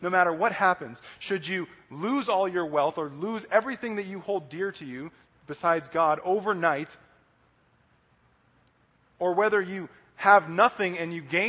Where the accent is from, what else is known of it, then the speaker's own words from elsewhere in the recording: Denver, Colorado, United States; Now he's going to be playing for the Broncos, which is good because I'm from Denver.